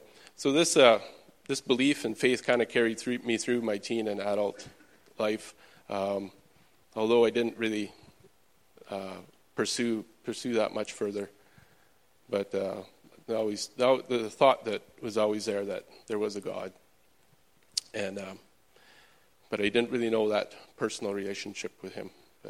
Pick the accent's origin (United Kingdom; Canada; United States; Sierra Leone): Canada; Kelowna, British Columbia; So I was born and raised in Kelowna, BC. Grew up in, we had a cattle ranch. It was a small cattle ranch, about 100 head. I was the youngest of 8 kids.